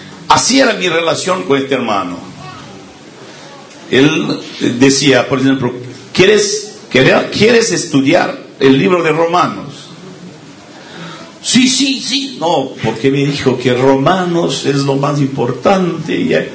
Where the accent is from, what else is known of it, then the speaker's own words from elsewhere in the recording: Porto Alegre, Rio Grande do Sul, Brazil; Spanish is a second language; porque yo soy de sur de Brasil, no soy de ahí de Bahía, soy de sur de Porto Alegre, cerca de acá.